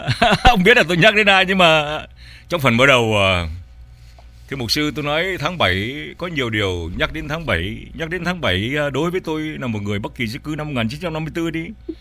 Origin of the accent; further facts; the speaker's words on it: Tan Mai, Dong Nai, Vietnam; bên Công giáo chúng tôi đặt cái làng của tôi đó là dân Bắc Kỳ di cư, chúng tôi đó là làng Tân Mai, lớn lắm, lớn.